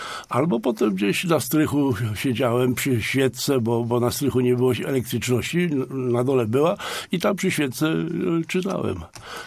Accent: Greater Poland Voivodeship, Poland; to jest Turostowo, taka miejscowość koło Kiszkowa, 12 kilometrów na północ od Pobiedzic na skraju Puszczy Zielonki. No i tam jako chłopiec dorastałem, mówiłem gwarą oczywiście.

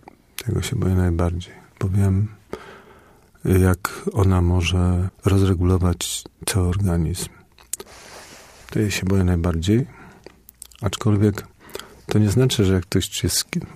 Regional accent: Poznań, Greater Poland Voivodeship, Poland; A jestem chłopakiem z Łazarza.

